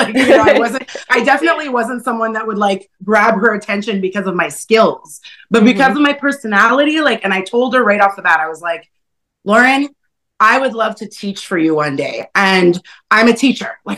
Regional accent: Canada; I'm from Canada and I'm your biggest fan.

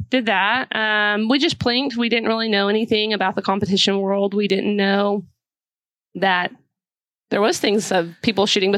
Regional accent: Midland, Texas, United States; now in Odessa, United States; I was born in Midland, which is about 30 okay. minutes the east of right. here. Yeah. So I was born, raised, and stayed.

